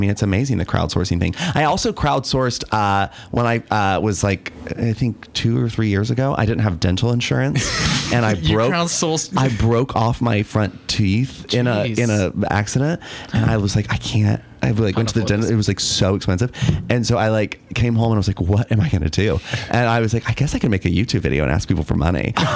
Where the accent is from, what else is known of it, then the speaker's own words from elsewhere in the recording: the South, United States; now in Australia; I guess it was big like when I was growing up in the South, but then it's been a while since I've been around